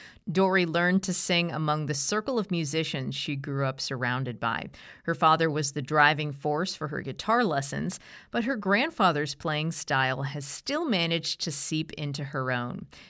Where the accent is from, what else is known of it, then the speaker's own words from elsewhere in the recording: Appalachia, United States; I'm an Appalachian. I'm a cripple creeper.